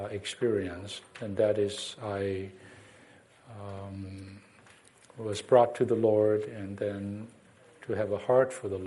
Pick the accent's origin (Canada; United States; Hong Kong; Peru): Hong Kong; moved away as an adult; also born or lived in Nanjing, China; I was born in China, in Nanjing, China, raised in Hong Kong, and then came here for college.